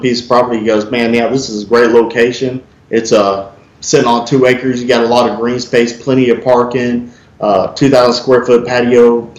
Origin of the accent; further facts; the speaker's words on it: Magnolia, Texas, United States; I grew up out actually kind of the same area, Magnolia area, Tomball area